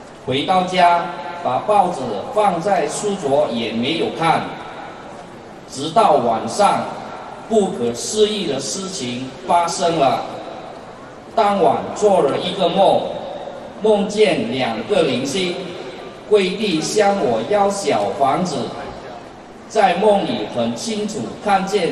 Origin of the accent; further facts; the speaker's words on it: Sabah, Malaysia; 我是来自马来西亚沙巴州的